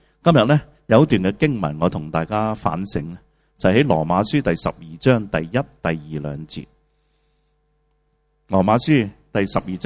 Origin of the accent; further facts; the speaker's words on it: China; 當時我有第二個夢，我中國人如果住到一些有草地的屋